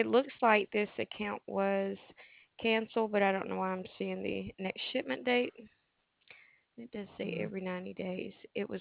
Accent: Alabama, United States; now in Lewiston, United States; I'm originally from the South, though. I'm from Alabama

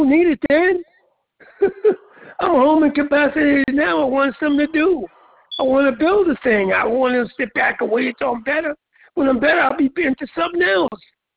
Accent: Jersey City, New Jersey, United States; I'm from Jersey City, New Jersey.

